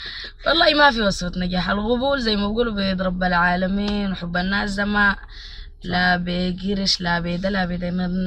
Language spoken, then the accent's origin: Arabic; Sudan; انا سودانية